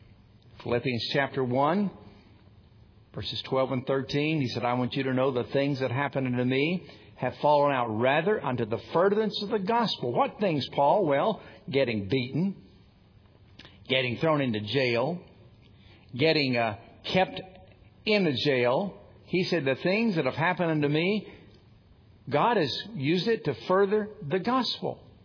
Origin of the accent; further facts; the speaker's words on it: Tennessee, United States; I grew up in East Tennessee. In the summertime, we would see campers from Michigan, Illinois, Wisconsin, Minnesota.